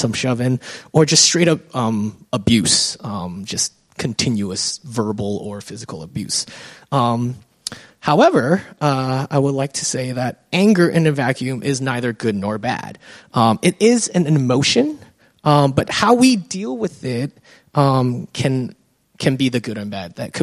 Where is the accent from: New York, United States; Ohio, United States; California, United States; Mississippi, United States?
California, United States; San Francisco; I grew up in San Francisco, and I remember as a child, maybe I was 8 or 9.